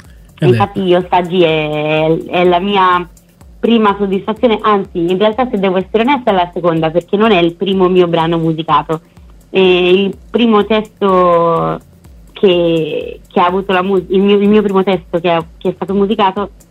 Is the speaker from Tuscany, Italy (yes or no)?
yes; Florence, Tuscany, Italy; now in Rome, Italy; perché sono di Firenze ma vivo a Roma da 2 anni